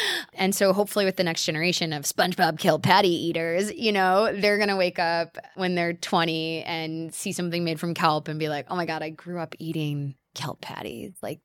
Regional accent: England, United Kingdom; We're all English. English. England.

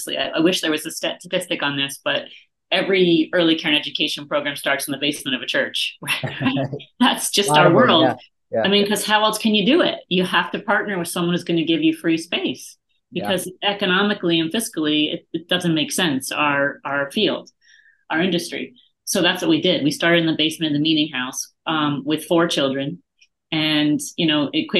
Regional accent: New Haven, Connecticut, United States; And then the Quakers, where I'm from New Haven, Connecticut.

